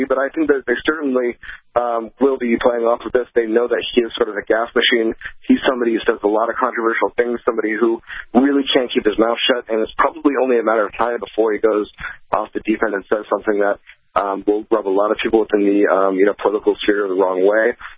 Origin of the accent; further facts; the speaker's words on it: California, United States; It's pretty terrible over here, but I'm from California